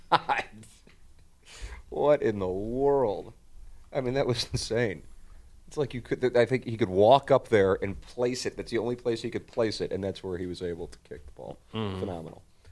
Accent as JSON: {"language": "English", "country": "United States", "said": "And, of course, as an American, you go in hoping for the upset"}